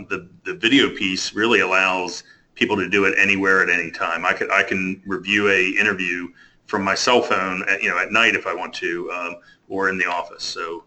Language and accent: English; Pennsylvania, United States; So I grew up in Pennsylvania. Went to Penn State University on a ROTC scholarship and was commissioned in the Marine Corps back in 1987 when I graduated Penn State.